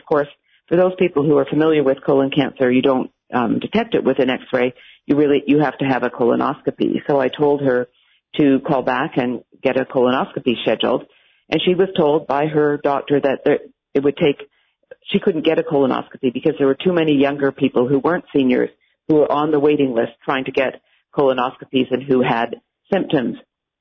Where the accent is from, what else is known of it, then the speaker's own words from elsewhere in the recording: Canada; moved away as an adult; now in United States; So I'm Canadian. I'm now an American, but I grew up in Canada